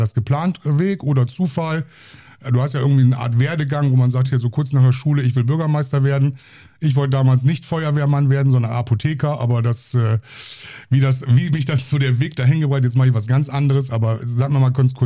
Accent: Westerstede, Lower Saxony, Germany; born there; Weil ich bin ja Ammerländer, ich bin gebürtiger Westersteder.

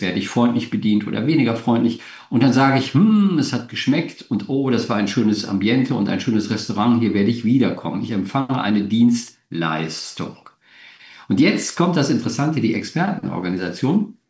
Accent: Essen, North Rhine-Westphalia, Germany; born there; now in Hanover, Germany; Ich komme aus Hannover, bin aber ursprünglich gebürtiger Nordrhein-Westfalen. Ich bin in Essen geboren

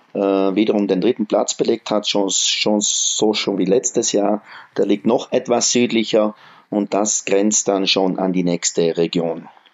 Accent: Naturns, Trentino-Alto Adige, Italy; Und ich bin ein echter Südtiroler. Und es freut mich eben, dass ich hier geboren bin und hier auch leben darf. Ich wohne in meinem Geburtsort in Naturns. Das ist eine Gemeinde mit 6000 Einwohnern in der Nähe von Meran.

